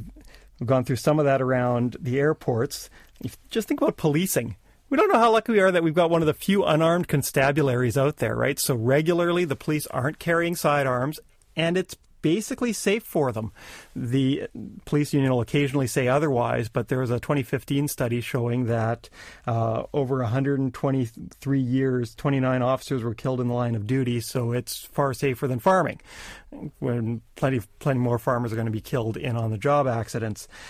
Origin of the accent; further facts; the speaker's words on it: Canada; accent: Canadian; moved away as an adult; I'm originally from Canada